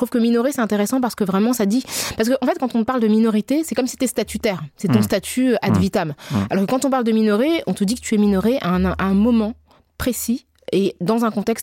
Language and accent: French; Senegal; now in France; au Sénégal, qui est mon pays d'origine, je ne suis pas une minorité